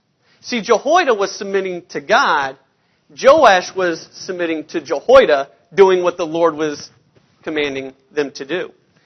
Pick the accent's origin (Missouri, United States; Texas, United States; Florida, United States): Missouri, United States; Blue Springs; I'm from Blue Springs, Missouri, where Brett Hoagland preaches.